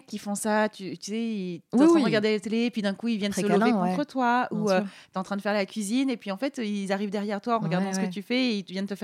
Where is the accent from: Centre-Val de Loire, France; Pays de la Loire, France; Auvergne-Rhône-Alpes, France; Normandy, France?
Normandy, France; on partait vers chez moi en Normandie.